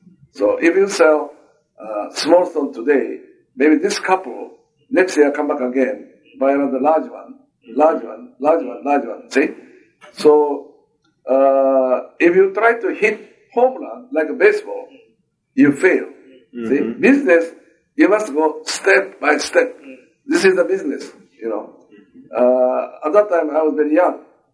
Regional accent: Osaka, Japan; born there; English is a second language; I was born in Osaka. So Osaka is very well known for business practice.

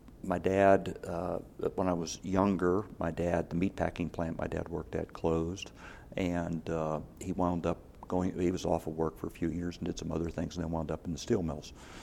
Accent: Pittsburgh, Pennsylvania, United States; But so I was born in 1951 in Pittsburgh.

